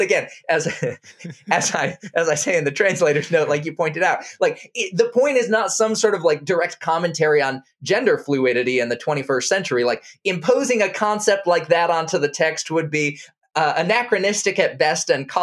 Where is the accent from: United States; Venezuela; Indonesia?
Indonesia; first language Indonesian; So I grew up speaking the Indonesian language, Bahasa Indonesia, as well as English.